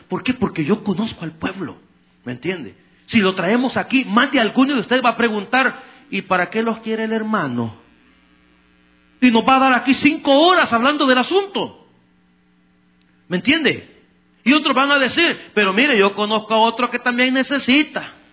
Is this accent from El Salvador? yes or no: yes; El Salvador; Perdóneme, yo soy salvatrucha, pero en mi país o en México es una desgracia.